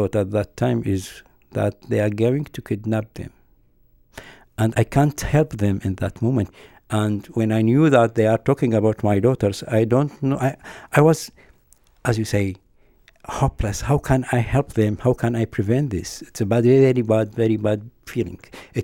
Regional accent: Iraq; English is a second language; When I was there in my home country

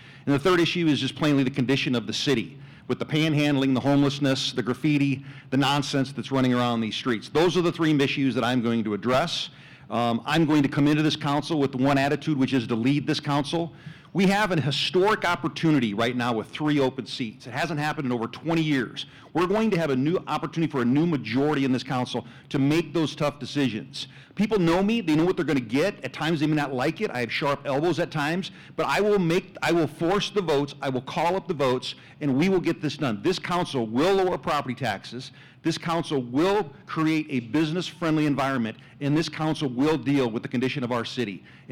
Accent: Sioux City, Iowa, United States; I am natural born and raised in Kelly Park, right over the hill, my whole life.

